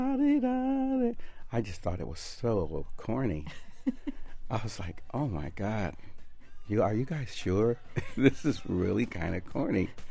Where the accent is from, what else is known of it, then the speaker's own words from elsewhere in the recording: Denver, Colorado, United States; The latest one was in my hometown, Denver, Colorado, at the World Series.